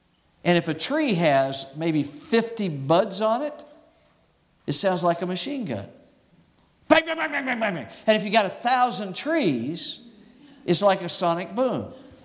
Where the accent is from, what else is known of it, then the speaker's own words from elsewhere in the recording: Phoenix, Arizona, United States; Now, I grew up in Phoenix primarily. They have a lot of orange orchards.